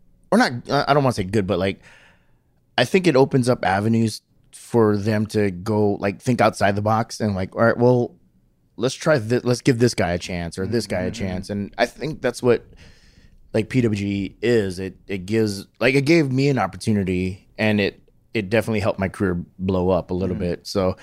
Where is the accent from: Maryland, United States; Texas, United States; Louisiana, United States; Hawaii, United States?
Hawaii, United States; the funny thing is, like, I'm from Hawaii, so I'm really laid back.